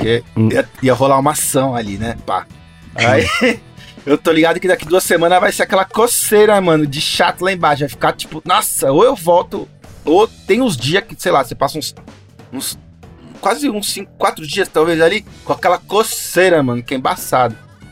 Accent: São Paulo, Brazil; como um bom paulistano com esse calor de quase 30 graus

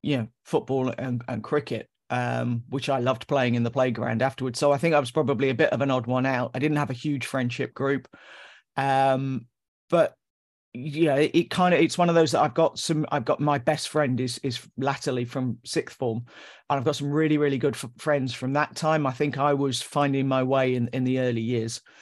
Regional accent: London, United Kingdom; London. So I'm born and bred in Camden Town. Mum, dad and sister.

